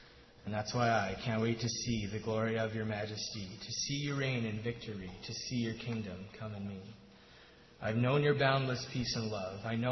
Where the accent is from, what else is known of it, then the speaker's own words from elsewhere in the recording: Saskatoon, Saskatchewan, Canada; I'm from Saskatoon.